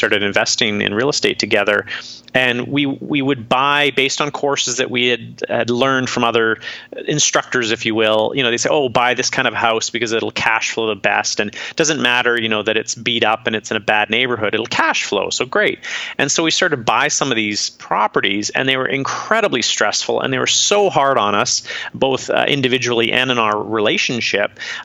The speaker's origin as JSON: {"language": "English", "region": "British Columbia", "country": "Canada", "tie": "born or raised there", "moved": "as an adult", "lives_now": "Los Angeles, United States", "said": "I'm living in Los Angeles for one thing. That's being a Canadian, born and raised and lived. I've lived all across Canada, but Vancouver Island specifically is our home and where I grew up."}